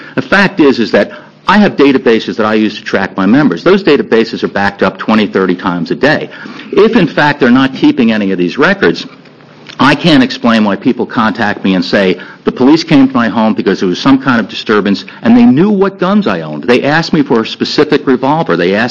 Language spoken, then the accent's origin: English; New York, United States; I live here, but I'm from New York, and I know what's going on there now.